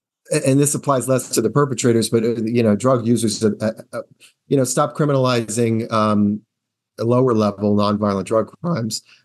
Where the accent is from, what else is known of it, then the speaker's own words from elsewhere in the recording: Rhode Island, United States; I'm often frustrated by the politics of my home state. But there are some things that Rhode Island is kind of leading the way on.